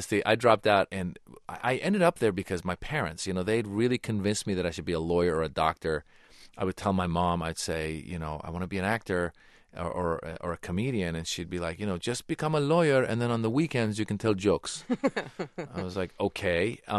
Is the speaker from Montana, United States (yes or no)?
no; Tiburon, California, United States; Yeah, I grew up in Northern California, Marin County, Tiburon, and it's interesting.